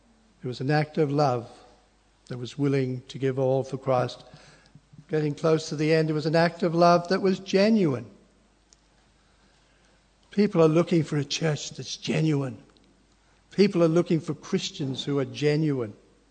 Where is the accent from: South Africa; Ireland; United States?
Ireland; I was brought up in Ireland.